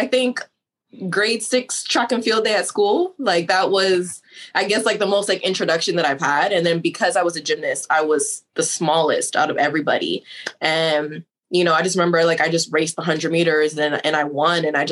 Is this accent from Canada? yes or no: yes; Canada; Yeah, I was born and raised in Canada.